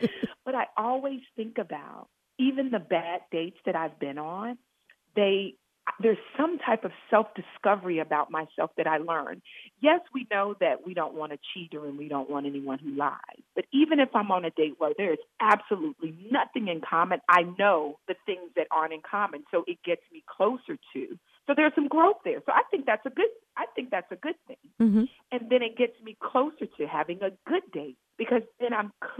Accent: Memphis, Tennessee, United States; growing up in Memphis, Tennessee

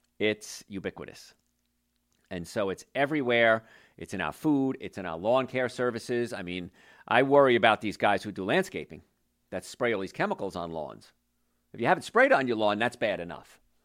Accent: New Jersey, United States; And I grew up in New Jersey. I grew up in a place called the Cancer Belt. Isn't that a fun place to live?

